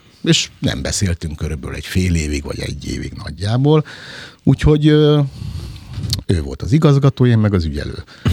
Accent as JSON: {"language": "Hungarian", "town": "Diósjenő", "region": "Nógrád", "country": "Hungary", "tie": "born or raised there", "said": "Én Diós Jenőn nőttem föl"}